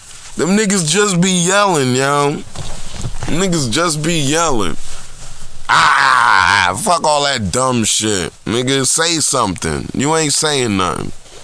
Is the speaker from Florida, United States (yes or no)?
no; Newark, New Jersey, United States; in Newark, cause I'm from Newark. I was born in Newark. You know what I'm saying? I used to go to Hawkins Street School and I used to live in Higher Court.